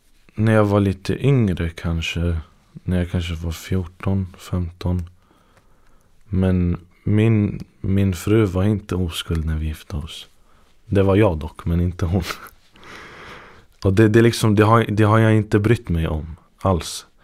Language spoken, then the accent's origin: Swedish; Sweden; Dels för att jag är uppväxt i Sverige.